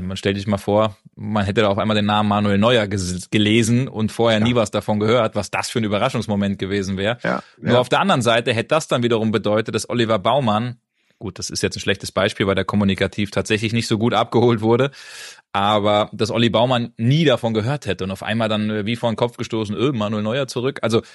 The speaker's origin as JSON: {"language": "German", "town": "Frankfurt", "region": "Hesse", "country": "Germany", "tie": "born or raised there", "said": "ich bin ja in Frankfurt bei Frankfurt aufgewachsen"}